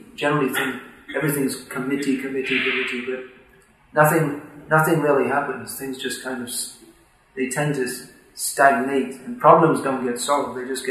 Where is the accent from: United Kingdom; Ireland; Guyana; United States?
Ireland; I'm Irish and proud of it.